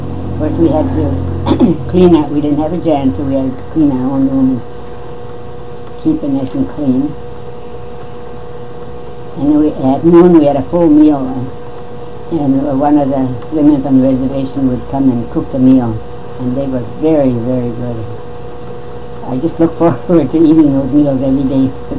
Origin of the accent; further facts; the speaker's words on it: Tower, Minnesota, United States; born there; I was born in Tower